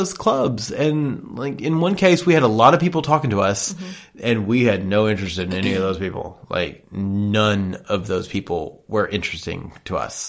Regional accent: the South, United States; I'm from the South. Dessert is gravy.

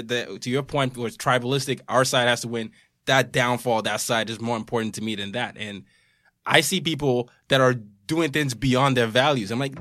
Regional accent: Nigeria; I grew up in Nigeria and Africa was colonized by a lot of Europeans.

